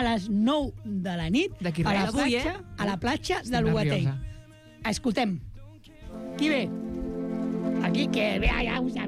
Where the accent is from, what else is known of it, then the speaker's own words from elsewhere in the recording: Barcelona, Catalonia, Spain; som de Barcelona i sortim de Festa de la Mercè